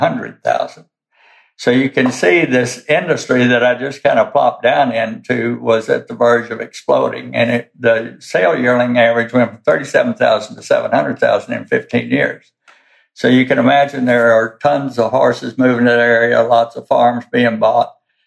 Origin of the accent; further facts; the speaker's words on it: Texas, United States; And I'm from South Texas. I went to University of Texas, graduated there, and then went to Texas A&M Vet School. Worked on horse ranches all my life in the summertime.